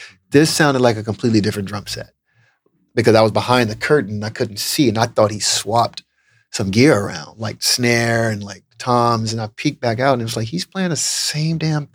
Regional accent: Memphis, Tennessee, United States; accent: Southern; I didn't want anybody to tease me because of my Southern accent. Mm. You know, oh, you're from the South. You're from Memphis. It's like, first of all, we don't talk like that from Memphis.

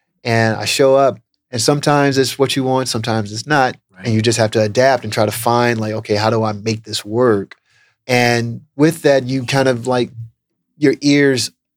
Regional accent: Memphis, Tennessee, United States; accent: Southern; I didn't want anybody to tease me because of my Southern accent. Mm. You know, oh, you're from the South. You're from Memphis. It's like, first of all, we don't talk like that from Memphis.

